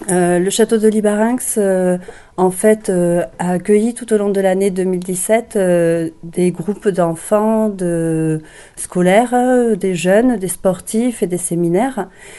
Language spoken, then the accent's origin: French; Bayonne, Nouvelle-Aquitaine, France; Alors, je suis native de Bayonne.